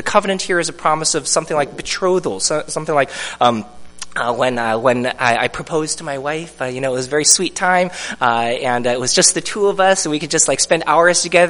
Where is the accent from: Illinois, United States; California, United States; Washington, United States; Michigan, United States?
Washington, United States; Seattle; born there; I was born in Seattle. I'm American.